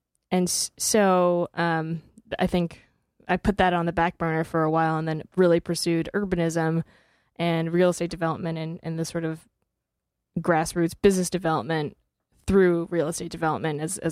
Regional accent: La Jolla, California, United States; So I was born in San Diego, California. Was born and raised in La Jolla, California. So tiny beachside.

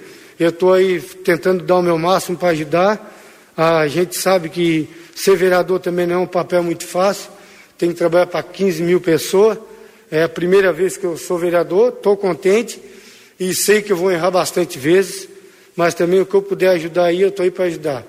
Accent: Minas Gerais, Brazil; mas eu sou mineiro, sou devoto de Nossa Senhora

